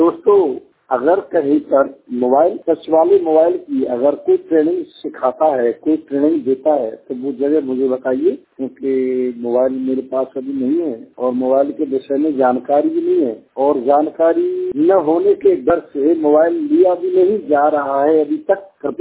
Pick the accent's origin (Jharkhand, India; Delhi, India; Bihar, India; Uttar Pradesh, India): Uttar Pradesh, India; Madam. मैं जिला अलीगढ़ का रहने वाला हूँ, ब्लाइंड पर्सन हूँ